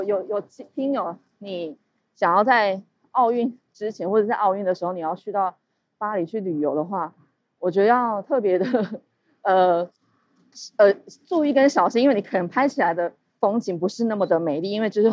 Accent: Taiwan; 然后我们就说我们不是日本人，我们是台湾人。

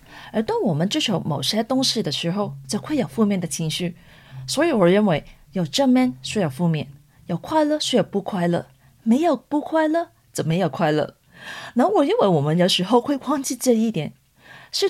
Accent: Hong Kong; 特别是我来自香港背景文化，我发现人们有很多的抱怨、批判、纳闷、脾气不好

